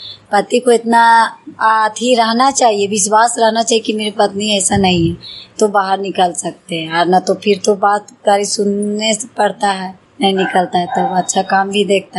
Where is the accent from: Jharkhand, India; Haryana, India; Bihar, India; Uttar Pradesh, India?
Bihar, India; Chandi; चंडी के रहने वाले हैं।